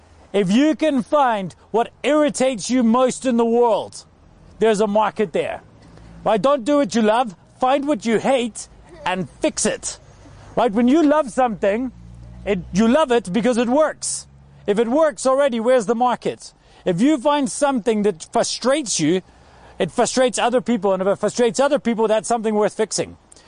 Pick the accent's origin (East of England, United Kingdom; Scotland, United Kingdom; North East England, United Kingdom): Scotland, United Kingdom; Now I'm from Scotland. This is crazy for me because if we didn't go to concerts when it's cold, there would never be concerts.